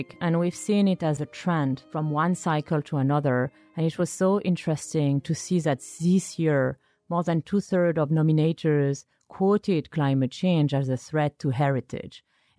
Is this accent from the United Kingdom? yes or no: no; France; Like from my home country, you have La Sorbonne.